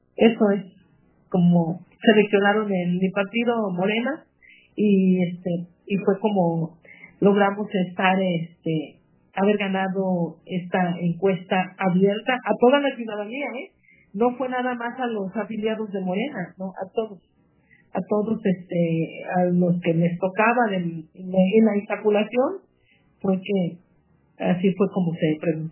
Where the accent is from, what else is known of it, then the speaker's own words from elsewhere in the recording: Mexico; La empatía de que somos costeños afromexicanos, y ese trato y esa forma que nos distingue o que nos identificamos.